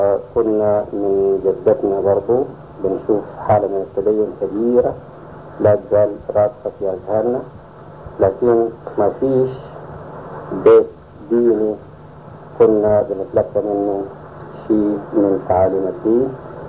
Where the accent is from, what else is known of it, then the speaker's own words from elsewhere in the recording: Rufaa, Gezira, Sudan; born there; فيكون عمري الآن 65 سنة. ولدت برفاعة قرية الدين، تحسب من الرفاعة لأنها قريبة منها. … من قبيلة الركابية